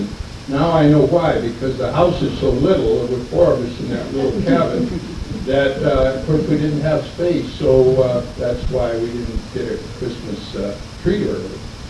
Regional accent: Prince George, British Columbia, Canada; born there; I was born up in British Columbia, north central British Columbia, near west of Prince George, if any of you know where that is.

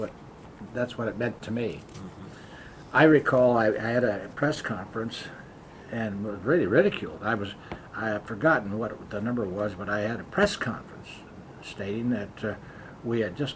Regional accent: Portland, Oregon, United States; I'm born and raised in Portland, and of course I had our family business

